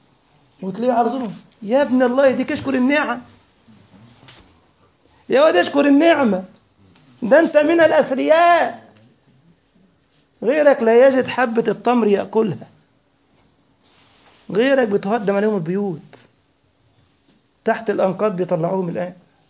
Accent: Egypt; سد الحنك أكل كده كان عندنا في مصر

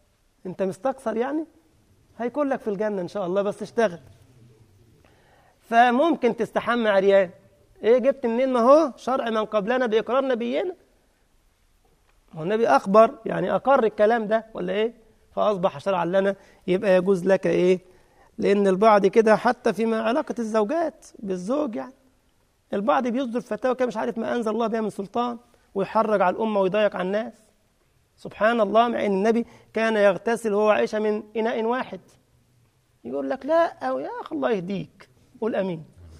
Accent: Egypt; فعامل ما عندنا في مصر كده عمارة عالية قوي عملوها على النيل

